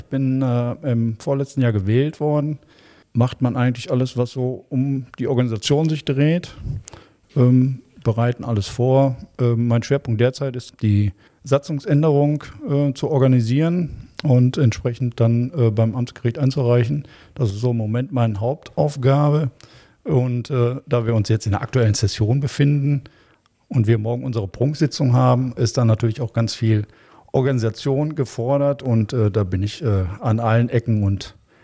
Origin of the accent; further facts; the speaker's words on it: Duisburg, North Rhine-Westphalia, Germany; Ich bin mit Karneval groß geworden. Ich komme eigentlich aus einer Karnevalshochburg in Duisburg, wo ich geboren bin, in Neudorf.